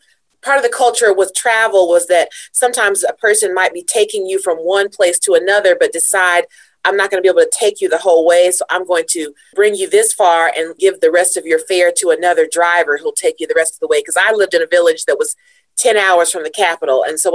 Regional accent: Chattanooga, Tennessee, United States; I am. I grew up in Chattanooga, and during my middle school years, I actually lived in Ray County up in the country.

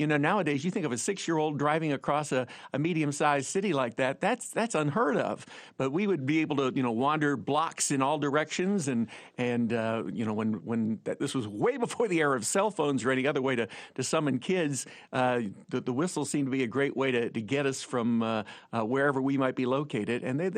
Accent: Aiken, South Carolina, United States; We grew up in Aiken, South Carolina, which is just across the Savannah River from Augusta.

